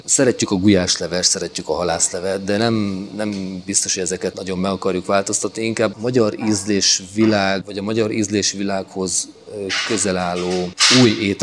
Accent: Szeged, Csongrád-Csanád, Hungary; Főleg ha azt mondom, hogy szegediként a bajai stílusban főzöm a halászlevet

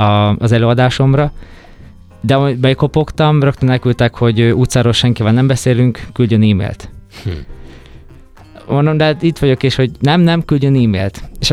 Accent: Hungary; Magyarországról jöttem

